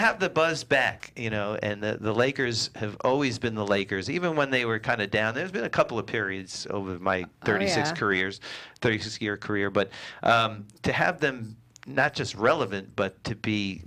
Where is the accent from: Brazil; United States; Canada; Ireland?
United States; New York; I grew up in New York. I was a huge sports fan, but as a hockey fan mostly.